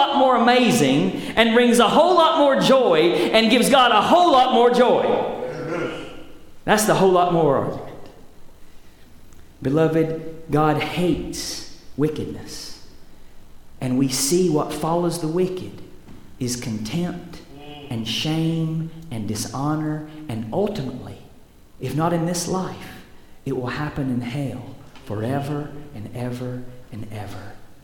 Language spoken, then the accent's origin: English; the South, United States; accent: southern; Say it in my southern accent.